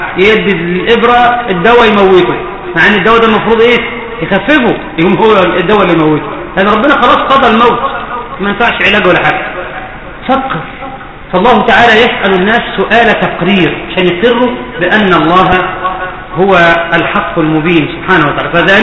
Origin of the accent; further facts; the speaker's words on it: Cairo, Cairo Governorate, Egypt; العجوزة دي عندنا في القاهرة